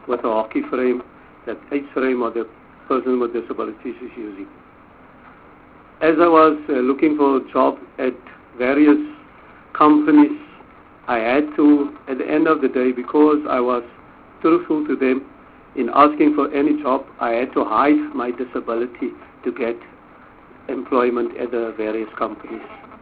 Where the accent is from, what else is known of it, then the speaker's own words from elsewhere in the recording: Paarl, Western Cape, South Africa; I'm from Paul.